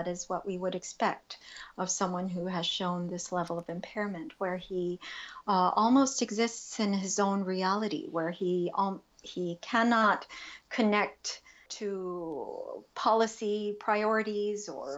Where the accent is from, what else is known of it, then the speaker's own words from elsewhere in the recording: New York City, New York, United States; I knew about him a little bit from growing up in New York City.